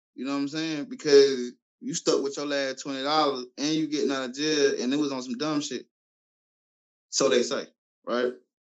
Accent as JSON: {"language": "English", "region": "New York", "country": "United States", "said": "Because like I said, I came from New York. So I knew, for me being from a small town and being from New York"}